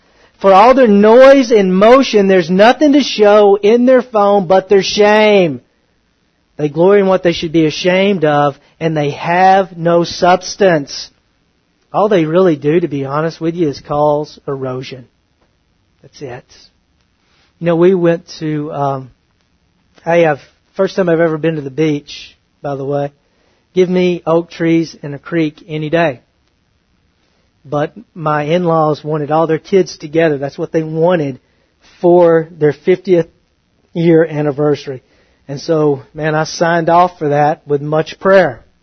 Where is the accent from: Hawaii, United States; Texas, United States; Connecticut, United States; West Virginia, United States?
Texas, United States; I'm a country boy, man. I'm from East Texas.